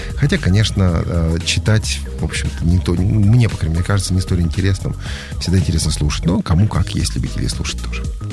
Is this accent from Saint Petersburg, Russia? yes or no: yes; Saint Petersburg, Russia; born there; А я сам в Ленинграде.